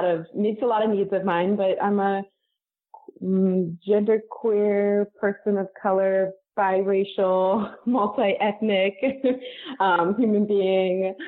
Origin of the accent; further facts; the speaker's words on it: California, United States; now in Los Angeles, United States; I feel pretty strongly rooted in being a Californian. I am on the West Coast. I was born and raised in this state.